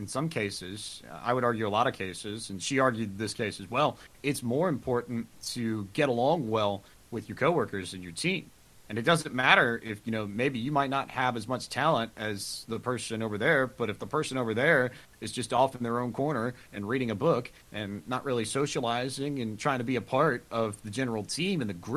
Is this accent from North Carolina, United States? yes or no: yes; Winston-Salem, North Carolina, United States; Shoot, I'm from Winston-Salem. The Winston Cup headquarters were, you know, 15 minutes from my house.